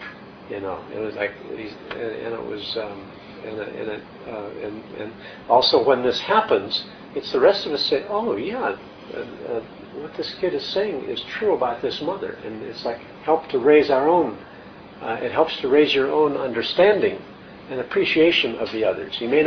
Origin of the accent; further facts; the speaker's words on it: Minnesota, United States; You know, the family I grew up in Minnesota, it was a good German-Irish Catholic family